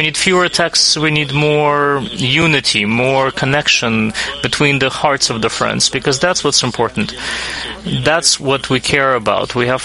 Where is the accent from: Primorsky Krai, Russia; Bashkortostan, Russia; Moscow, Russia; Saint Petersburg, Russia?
Saint Petersburg, Russia; I'm from St. Petersburg, Russia. It's my first time in Israel for the Congress.